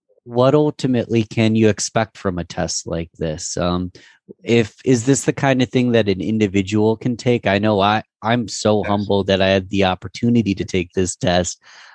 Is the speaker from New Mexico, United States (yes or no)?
no; Rochester, New York, United States; And I'm from Rochester, New York.